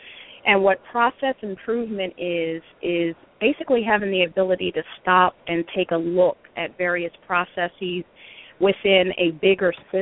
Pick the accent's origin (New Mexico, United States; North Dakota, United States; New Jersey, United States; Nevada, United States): New Jersey, United States; I'm from the Southeast New Jersey area, which is about 20 minutes outside of Atlantic City, New Jersey.